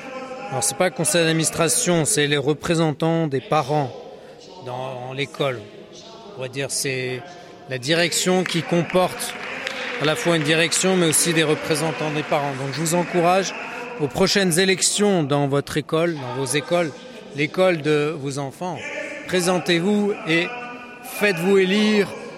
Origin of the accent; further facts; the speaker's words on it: England, United Kingdom; mon pays d'origine, l'Angleterre